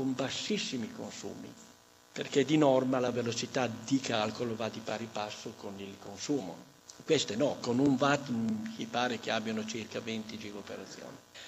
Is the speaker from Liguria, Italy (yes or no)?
no; Emilia-Romagna, Italy; noi sappiamo l'italiano, io sono romagnolo, conosco bene il romagnolo